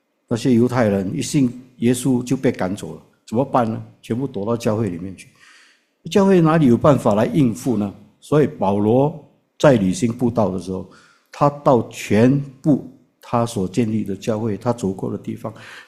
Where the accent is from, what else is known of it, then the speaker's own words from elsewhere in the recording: Fujian, China; accent: Hokkien; 我们福建话讲一条瓦灵啊